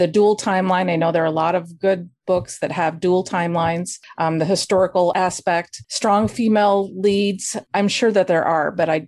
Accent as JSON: {"language": "English", "region": "Midwest", "country": "United States", "said": "I moved myself from the Midwest to the coast, and I was thinking about how it was such a struggle for me to fit in with people."}